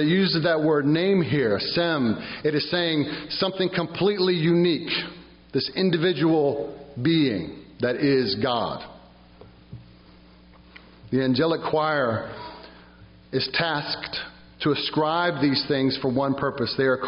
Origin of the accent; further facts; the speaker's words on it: Virginia Beach, Virginia, United States; I remember distinctly as a young man growing up in Virginia Beach, I used to surf poorly, a lot.